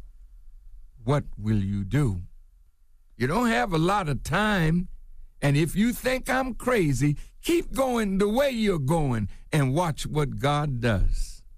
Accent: United States; born there; I'm not a man that hates this country in which I was born.

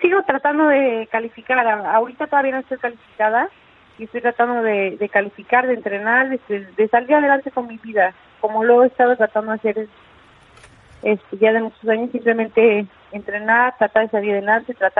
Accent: Mexico; soy mexicana, represento a México.

